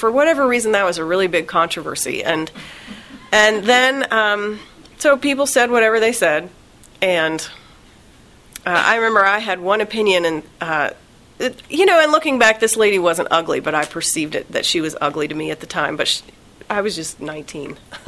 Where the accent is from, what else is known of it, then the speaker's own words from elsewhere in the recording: Louisiana, United States; also born or lived in Texas; I grew up in Louisiana and started going to meetings in Louisiana, and then I moved to Texas, and they were all different.